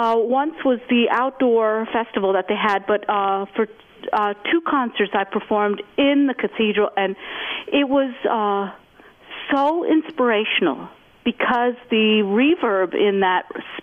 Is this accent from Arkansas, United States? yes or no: no; Vermont, United States; I grew up in Vermont with my father always enjoying celebrating special occasions with music.